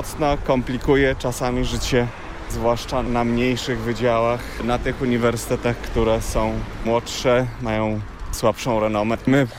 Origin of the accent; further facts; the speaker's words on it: Szczecin, West Pomeranian Voivodeship, Poland; jestem biologiem ze Szczecina.